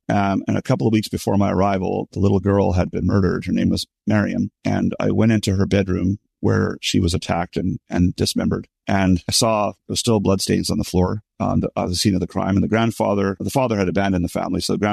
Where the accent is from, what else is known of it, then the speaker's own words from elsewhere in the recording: Canada; I told her that I am a guy from Canada with albinism.